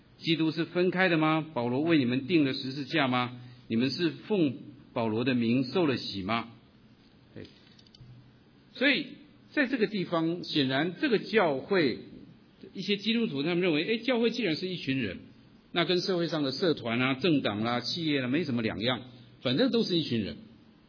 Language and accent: Chinese; Taiwan; 特别是我自己从台湾来的